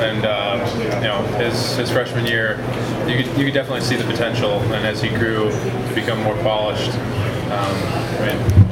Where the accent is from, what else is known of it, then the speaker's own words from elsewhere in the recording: Illinois, United States; I'm from the Chicagoland area, so lots of Notre Dame fans, and had a lot of family and friends after those games.